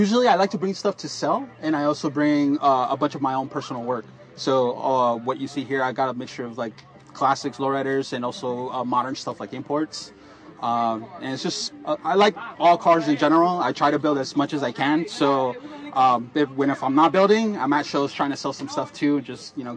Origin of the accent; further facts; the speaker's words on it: California, United States; There's not too many car clubs out here in the LA area, so I'm from Riverside County.